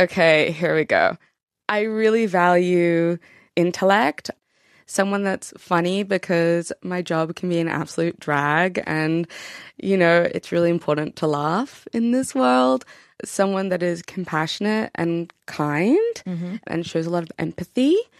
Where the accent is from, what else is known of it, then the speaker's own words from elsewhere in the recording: Sydney, New South Wales, Australia; now in London, United Kingdom; I'm 31. I was born and bred in Sydney, Australia. But I've been living in London, United Kingdom, for over 60 years now.